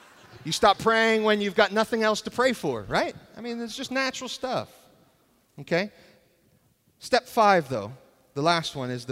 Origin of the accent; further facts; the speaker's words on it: New York City, New York, United States; And I grew up in New York City where you play every sport all year round, 365 days